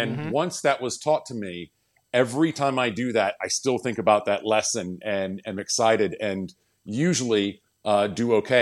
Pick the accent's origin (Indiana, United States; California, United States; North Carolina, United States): North Carolina, United States; Winston-Salem; I grew up in Winston-Salem, so we could talk about the Flo Motors tournament back in the day.